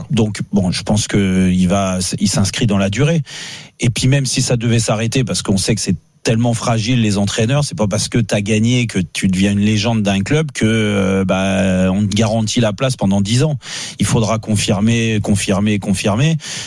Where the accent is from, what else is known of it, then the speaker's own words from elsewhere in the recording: Paris, Île-de-France, France; moi en tant que Parisien